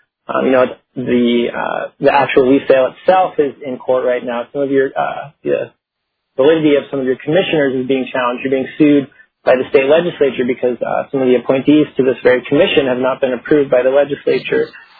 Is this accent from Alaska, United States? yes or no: yes; Ketchikan, Alaska, United States; I'm from Ketchikan. I'm a third-generation Alaskan